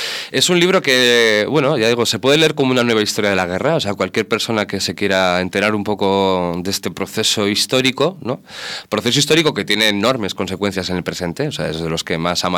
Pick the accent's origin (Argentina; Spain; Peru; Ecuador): Spain; Legutio, Basque Country; Yo me crié también en Legutio